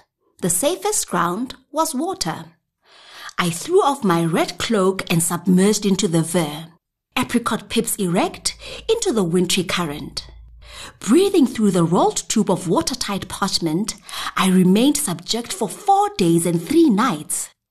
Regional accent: Pretoria, Gauteng, South Africa; I'm a professional actress and voice artist. I'm born and bred in the Jacaranda City, Pretoria.

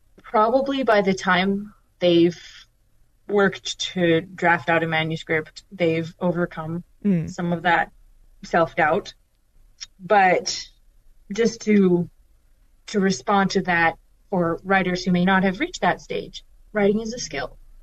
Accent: Tanzania; also born or lived in Kenya; I grew up in Tanzania and Kenya as a missionary kid

